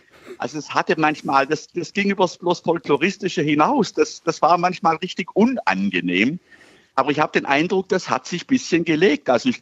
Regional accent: Baden-Württemberg, Germany; Wobei, ich komme nicht aus Württemberg, streng genommen. Oberschwaben ist was anderes.

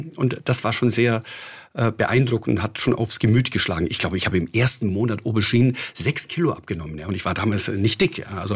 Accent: Hohenschwangau, Bavaria, Germany; in meiner Heimatstadt oder Heimatdorf in Hohenschwangau unterhalb der Königsschlösser

